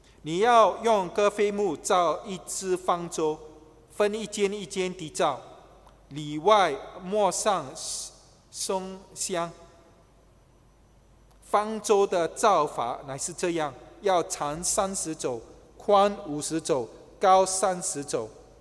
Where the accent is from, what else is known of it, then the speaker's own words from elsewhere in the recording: Singapore; 就好像我们新加坡人没有看过下雪